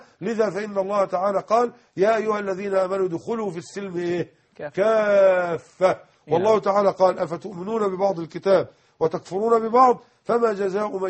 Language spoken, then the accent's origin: Arabic; Egypt; القبيلة لا مختار كما نقول عندنا في مصر العمدة، العمدة على القرية كاملة